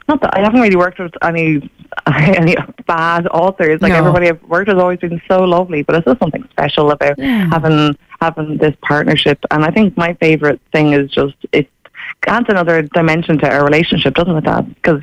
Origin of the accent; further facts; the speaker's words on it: Ireland; I grew up in Ireland where I had, two female presidents in a row, Mary Robinson and Mary McAleese.